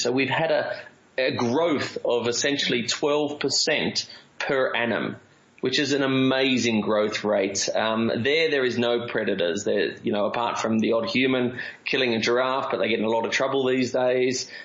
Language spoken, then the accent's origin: English; Australia; I'm an Australian